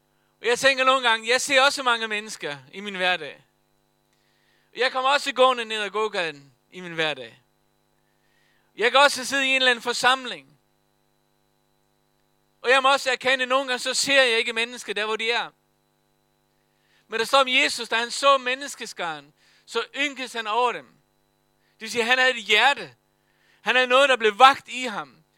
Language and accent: Danish; Faroe Islands; moved away; Jeg kommer fra Færøerne, født og opvokset deroppe.